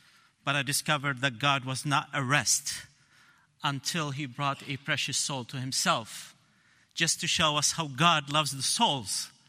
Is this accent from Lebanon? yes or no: yes; Lebanon; also born or lived in Saudi Arabia; I was born in Saudi Arabia in 1970. 1973, brought back home to Lebanon. My mom and dad were Muslim, Shiite Muslim.